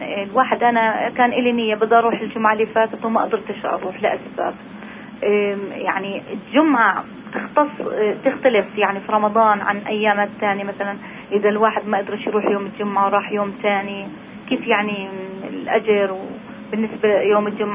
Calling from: Bethlehem, West Bank, Palestine; من بيت لحم

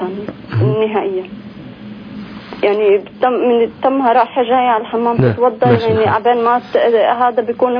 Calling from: Nablus, West Bank, Palestine; من نابلس.

